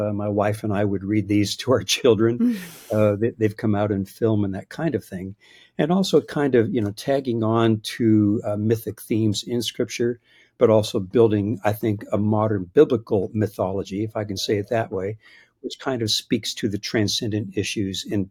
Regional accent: Glasgow, Scotland, United Kingdom; As you can tell by my accent, I'm a Glasgow man.

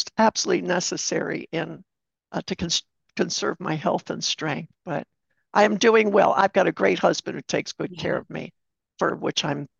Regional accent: Maryland, United States; because I'm from Maryland, and that's the East Coast, as you know, of the United States, I love Maryland crab cakes.

